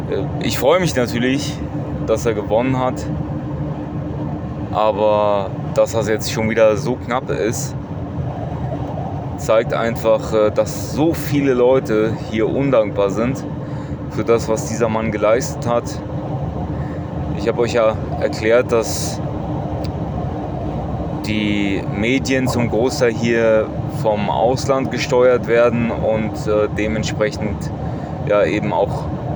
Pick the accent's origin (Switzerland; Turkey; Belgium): Turkey; als Türke, der hinter Erdogan steht